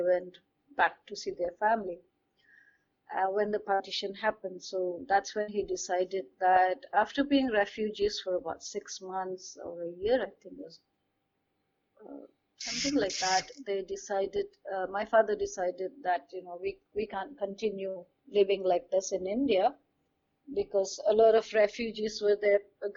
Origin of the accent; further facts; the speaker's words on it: Jakarta, Indonesia; I was about 7 or 8 years old when we decided to move to Jakarta. The family decided to move to Jakarta, so that's how I grew up in Jakarta.